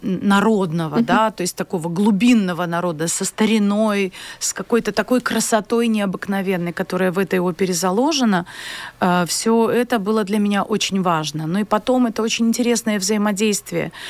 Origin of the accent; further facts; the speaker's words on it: Belarus; я здесь живу всю свою сознательную жизнь. Уже действительно я могу говорить о том, что я белоруска русского происхождения.